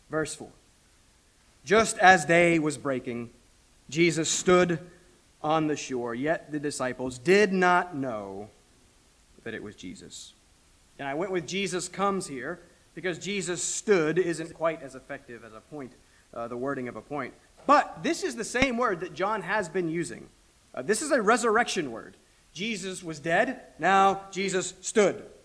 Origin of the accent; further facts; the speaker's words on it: the South, United States; Growing up in the South, we pretended for a while that we liked fishing.